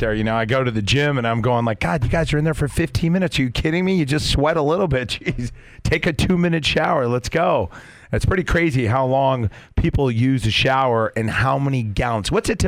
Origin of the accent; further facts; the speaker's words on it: Lakeside, California, United States; Well, hey, Frank and I grew up together out in Lakeside